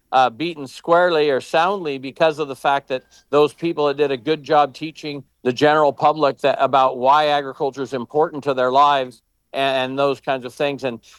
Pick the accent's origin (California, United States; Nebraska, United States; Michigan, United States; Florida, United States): California, United States; I grew up in Sacramento County, showed at the fair as a student, and first as a 4-H'er, then as an FFA'er